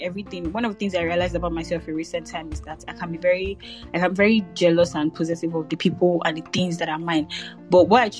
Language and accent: English; Nigeria; now in Paris, France; I'm a master's 2 student in Paris. I'm Nigerian, of course.